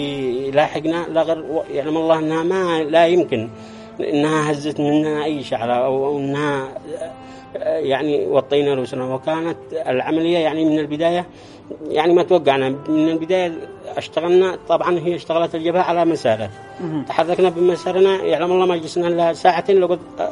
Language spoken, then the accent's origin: Arabic; Dhamar, Yemen; من دمار جبل الشرق